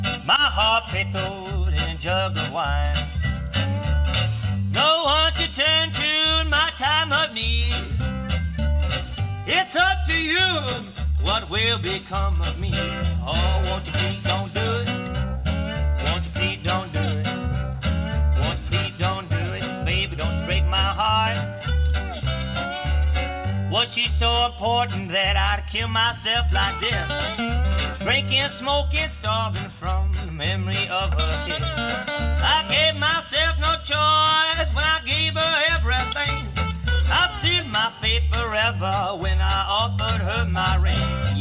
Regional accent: St. Louis, Missouri, United States; St. Louis, Missouri.

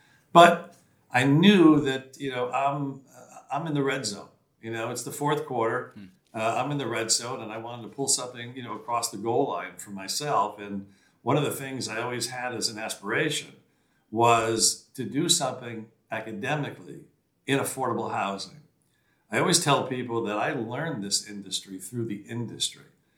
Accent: New York City, New York, United States; Nothing wrong with Pennsylvania, but you know, I'm a kid from the Bronx. I need a city.

